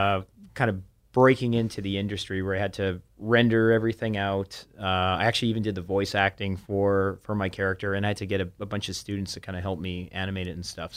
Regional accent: Vancouver, British Columbia, Canada; Well, growing up in Vancouver, like I'm born and raised in Vancouver.

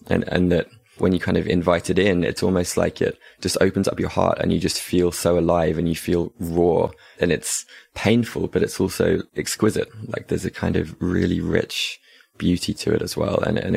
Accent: England, United Kingdom; Growing up in England as a guy

